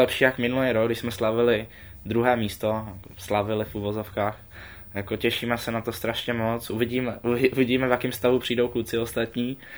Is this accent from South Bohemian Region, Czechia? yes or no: yes; Tábor, South Bohemian Region, Czechia; Ano, jsem z Tábora.